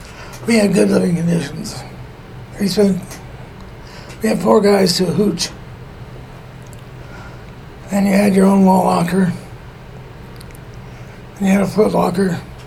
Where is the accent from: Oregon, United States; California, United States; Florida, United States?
California, United States; Los Angeles; No, I'm from Los Angeles.